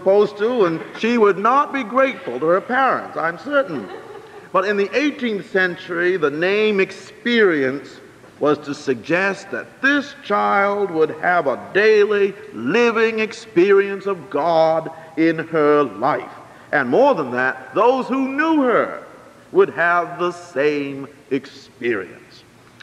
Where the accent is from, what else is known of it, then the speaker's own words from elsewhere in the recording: Plymouth, Massachusetts, United States; You probably don't know that I come from Plymouth, Massachusetts.